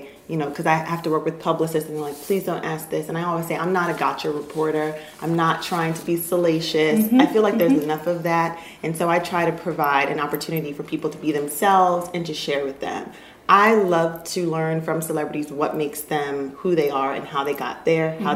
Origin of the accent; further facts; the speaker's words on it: Baltimore, Maryland, United States; It's great to be here, my hometown, so feels great.